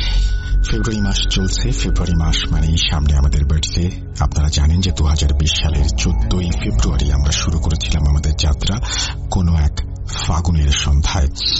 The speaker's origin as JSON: {"language": "Bangla", "town": "Jamalpur", "region": "Mymensingh Division", "country": "Bangladesh", "tie": "born there", "moved": "as an adult", "said": "জামালপুরের ছোট্ট কোনো একটি গ্রামে আমার জন্ম। গ্রামে জন্ম হলেও আমি শুধুমাত্র আমার গ্রামের গণ্ডির মাঝেই থেমে থাকিনি"}